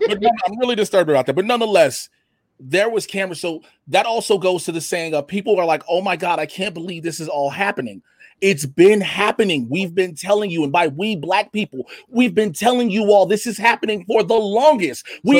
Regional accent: Chicago, Illinois, United States; For those who don't know where home is for me, I'm from Chicago, okay?

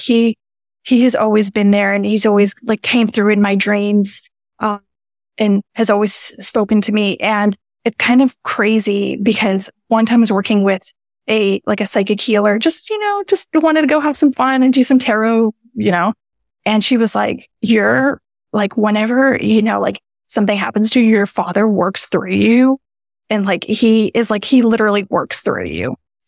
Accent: Miami, Florida, United States; because I grew up in Miami. So that's the thing to do.

